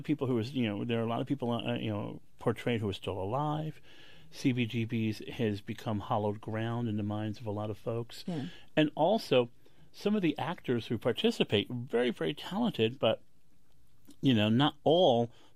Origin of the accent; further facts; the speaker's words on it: Bronx, New York, United States; You know, I was raised in the Bronx and raised on, you know, WABC and pure gum, you know, bubblegum pop.